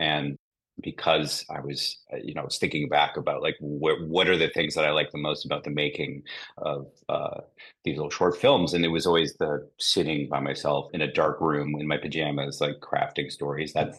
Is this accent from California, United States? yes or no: no; Omaha, Nebraska, United States; So I'm originally from Omaha, Nebraska. I'm not from a film family.